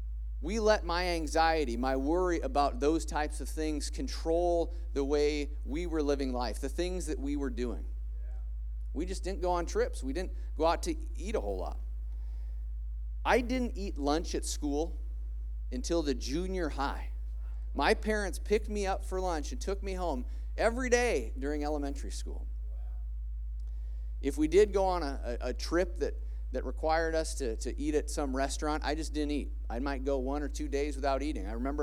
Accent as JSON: {"language": "English", "town": "Spencer", "region": "Iowa", "country": "United States", "tie": "born or raised there", "said": "My family and I had traveled from my hometown of Spencer. Can I hear it from Northwest Iowa? Anyone? There it is. We traveled down from Northwest Iowa for the Iowa State Fair."}